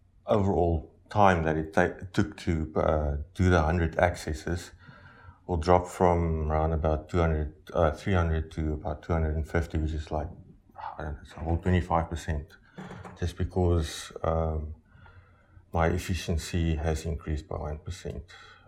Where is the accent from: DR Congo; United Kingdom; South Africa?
South Africa; I'm from South Africa and I work for a company called Retro Rabbit.